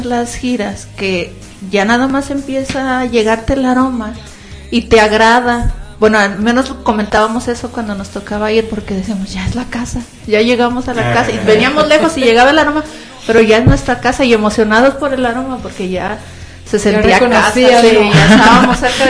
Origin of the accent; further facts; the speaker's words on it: Mexico; yo soy de cerca de la Ciudad de México